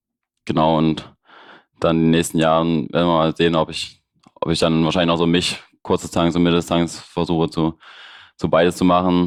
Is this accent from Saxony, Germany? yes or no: yes; Leipzig, Saxony, Germany; Ich komme aus Leipzig, so wie Markus